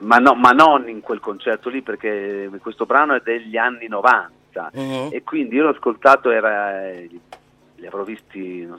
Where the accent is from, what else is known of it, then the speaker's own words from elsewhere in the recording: Bologna, Emilia-Romagna, Italy; io sono proprio un vero fan uno perché sono di Bologna